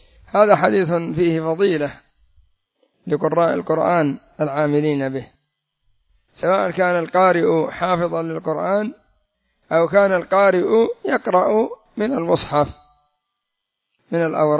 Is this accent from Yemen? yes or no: yes; Yemen; مثل هؤلاء الرافضة الذين يسمون أنفسهم عندنا في اليمن بالمسيرة القرآنية.